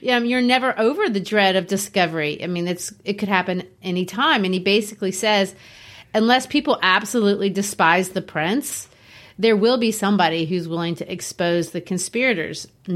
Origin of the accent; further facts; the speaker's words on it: Brazil; moved away as an adult; also born or lived in Arkansas; I grew up in Brazil, and in Brazil, people don't have guns.